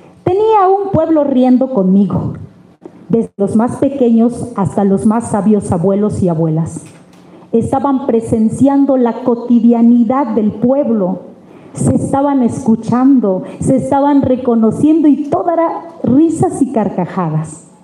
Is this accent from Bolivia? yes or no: no; El Coyul, Oaxaca, Mexico; se celebra en mi pueblo El Coyul.